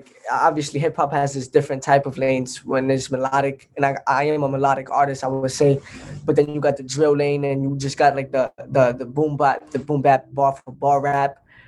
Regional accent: Brooklyn, New York, United States; I grew up in Crown Heights. So, I mean, right now where I grew up at, they're trying to gentrify it now and move in different people.

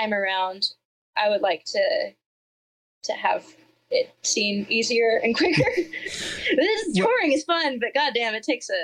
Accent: Georgia, United States; I'm from Georgia. Like, I shouldn't know you.

